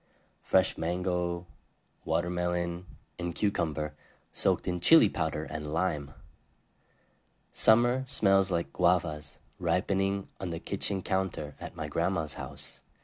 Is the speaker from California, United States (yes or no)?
yes; Los Angeles, California, United States; now in Miki, Japan; I'm from Los Angeles, California.